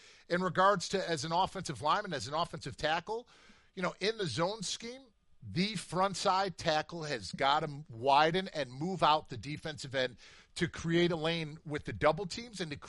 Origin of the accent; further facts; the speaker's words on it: Chicago, Illinois, United States; I always love coming back to my hometown and then going mm-hmm. back to see everybody and doing it at Soldier Field.